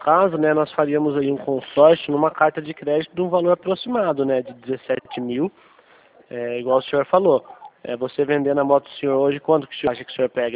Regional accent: Santa Bárbara d'Oeste, São Paulo, Brazil; sou do interior de São Paulo, de Santa Bárbara.

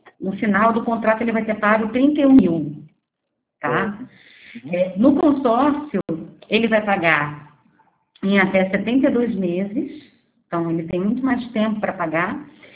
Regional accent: Rio de Janeiro, Brazil; Eu sou do Rio de Janeiro

